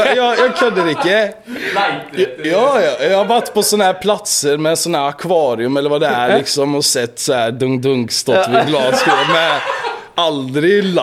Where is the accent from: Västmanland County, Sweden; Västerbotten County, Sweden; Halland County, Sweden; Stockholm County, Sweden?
Halland County, Sweden; Falkenberg; also born or lived in Sydney, Australia; Jag var hemma i Falkenberg i Sverige, bored, uttråkad